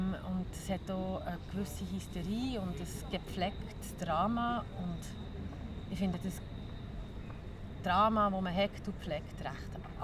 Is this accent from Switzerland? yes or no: yes; Bern, Switzerland; Ich bin aus Bern